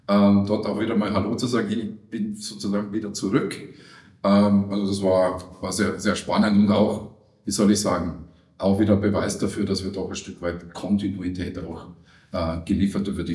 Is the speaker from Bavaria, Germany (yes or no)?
yes; Bavaria, Germany; moved away as an adult; now in Austria; ich bin kein gebürtiger Österreicher, ein echter Wahlösterreicher. Bin in Bayern aufgewachsen, in Niederbayern. Habe dort Chemie studiert, bin 96 nach Österreich gekommen.